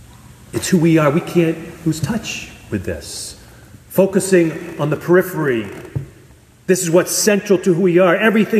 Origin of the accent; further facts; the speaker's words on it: Worcester, Massachusetts, United States; When I grew up in Worcester, in the central part of the state, long before there was Walmart or Costco or BJ's, there was Spags.